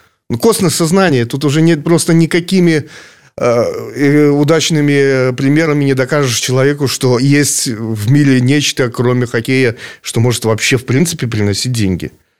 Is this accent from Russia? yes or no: no; Belarus; Я уверен, что я белорус, по крайней мере.